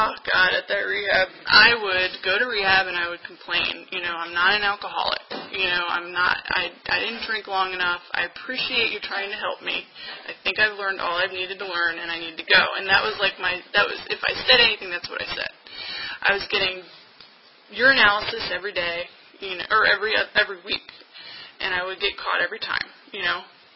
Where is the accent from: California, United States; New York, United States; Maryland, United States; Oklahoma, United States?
Maryland, United States; there's this alternative school by where we grew up in Maryland